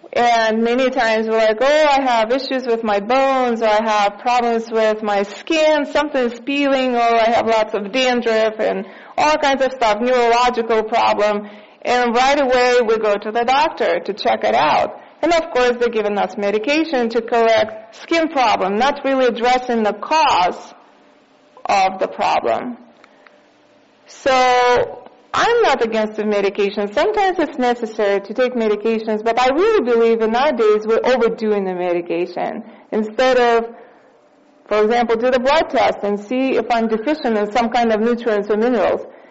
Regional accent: Russia; English is a second language; I'm from Russia, and we enjoyed raspberries and strawberries pest-free because nothing survives over there

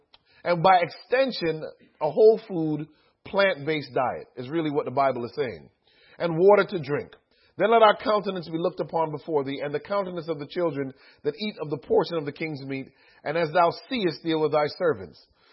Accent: United States; I am an American, and by default, I'm a capitalist.

